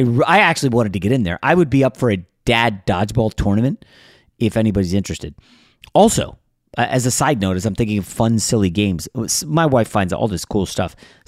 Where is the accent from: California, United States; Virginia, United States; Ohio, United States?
Virginia, United States; Actually lives kind of near where I grew up in Virginia right now